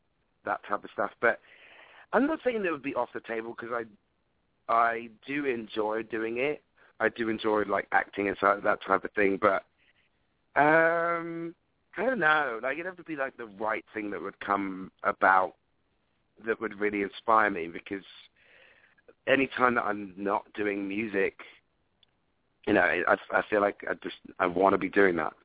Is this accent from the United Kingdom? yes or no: yes; United Kingdom; obviously I'm a British boy and I'm pretty well spoken for the most part